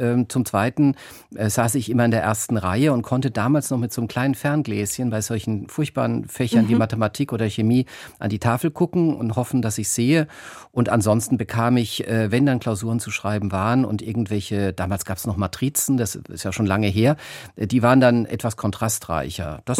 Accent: Baden-Württemberg, Germany; Ich komme aus der Region Mannheim-Heidelberg

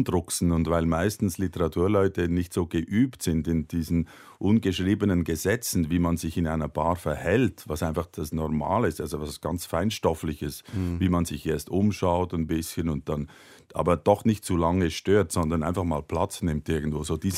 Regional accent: Switzerland; also born or lived in France; ich bin in Frankreich geboren und habe die ersten 5 Jahre da gelebt. Mein Vater war Franzose, meine Mutter aber Deutschschweizer Grundschullehrerin.

